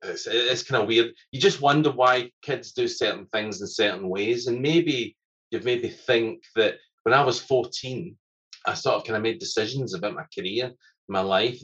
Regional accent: Scotland, United Kingdom; being Scottish

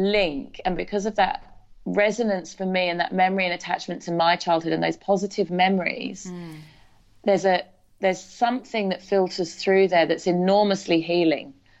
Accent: England, United Kingdom; now in Australia; I mean, I grew up in the English countryside, and I love the English countryside deeply. But I've started to really fall in love with the Australian flora and fauna

